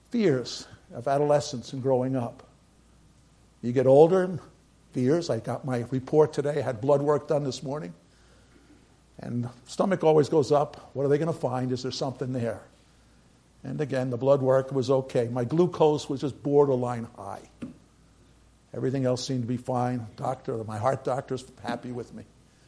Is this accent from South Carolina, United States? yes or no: no; New York City, New York, United States; I grew up in New York City. You all know that.